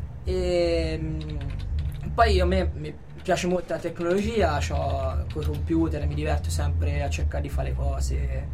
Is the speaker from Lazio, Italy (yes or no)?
no; Chiusi, Tuscany, Italy; la domenica faccio dei corsi per i tamburini nel mio paese per i ragazzetti.